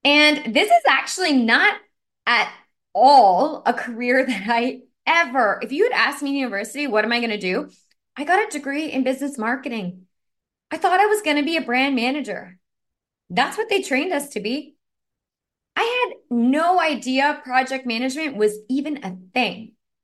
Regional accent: Ottawa, Ontario, Canada; also born or lived in Newfoundland; now in Toronto, Canada; I'm based in right now in Toronto, Canada. So I grew up in I'm actually from the east coast of Canada. I'm from Newfoundland. I was born in Newfoundland and then grew up most of my life in Ottawa.

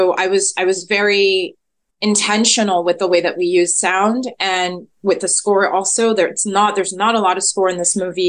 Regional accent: Cameroon; because I'm from Cameroon. It's a Francophone country. Well, it is also English speaking, but I'm from the Francophone side.

